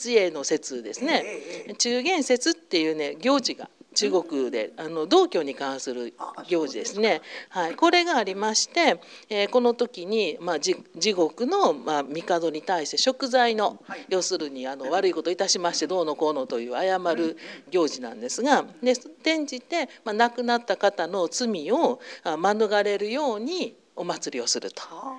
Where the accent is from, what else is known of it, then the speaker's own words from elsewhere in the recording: Kansai, Japan; だから私たち関西人はほぼほぼ月遅れなんですね。